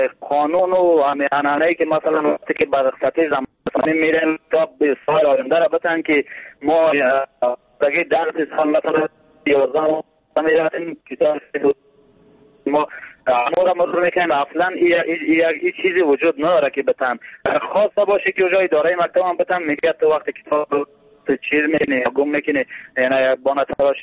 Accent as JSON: {"language": "Persian", "region": "Badakhshan", "country": "Afghanistan", "said": "ما خودم از بدخشان هستم زندگی میکنیم اونجا"}